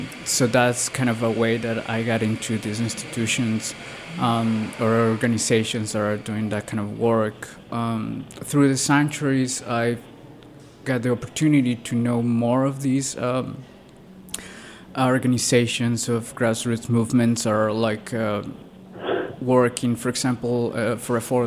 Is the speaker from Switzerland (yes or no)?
no; Ecuador; now in Washington, United States; I'm from Ecuador. I came to the U.S. about like around 6-7 years ago, maybe. I've been living in D.C. for around 4 years and a half.